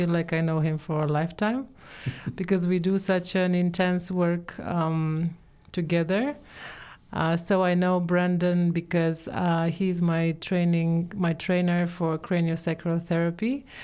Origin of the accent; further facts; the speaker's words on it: Romania; English is a second language; and I'm originally from Romania